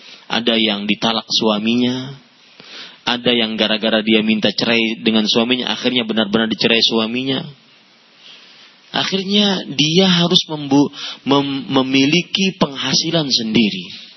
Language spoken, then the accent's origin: Indonesian; Banjarmasin, South Kalimantan, Indonesia; kejadian di kota saya di Banjarmasin, saya asli Banjarmasin.